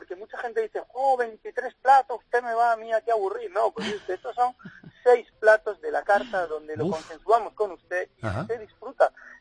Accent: Málaga, Andalusia, Spain; Me siento malagueño 100%

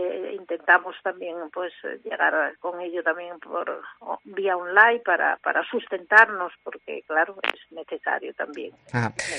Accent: Spain; y el resto de hermanas somos españolas.

